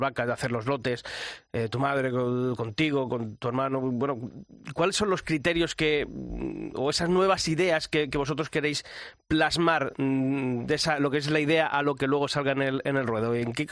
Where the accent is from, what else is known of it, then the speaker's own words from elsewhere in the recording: Castile, Spain; todos los que somos castellanos